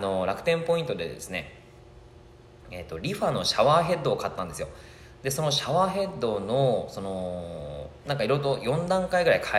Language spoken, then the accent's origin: Japanese; Yamagata, Japan; やっぱりもともと山形県出身なので、山形のそのなんていうかな、肌の白さなんで